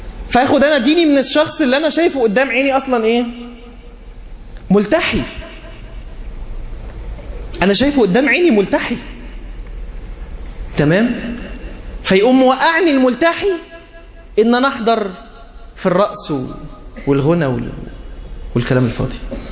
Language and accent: Arabic; Egypt; عندنا في مصر منتشر مسألة ان هو تبقى هي محجبة وبتلبس فستان سهرة